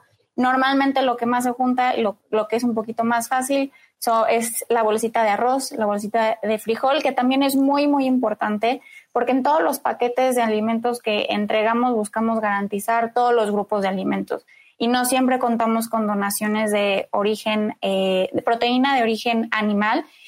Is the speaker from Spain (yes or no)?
no; Mexico; nosotros como mexicanos, cuando pedimos ayuda, somos los primeros que estamos ahí.